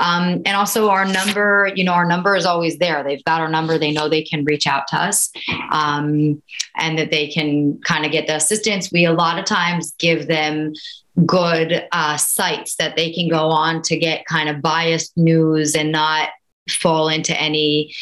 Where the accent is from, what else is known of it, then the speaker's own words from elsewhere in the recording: Israel; We come from Israel, so it's very hard to knock us over, you know?